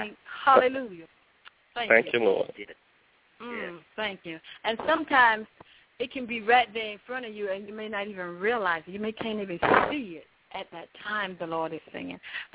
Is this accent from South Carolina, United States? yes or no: yes; South Carolina, United States; I'm from South Carolina, but I'm kind of between South Carolina, North Carolina, Georgia.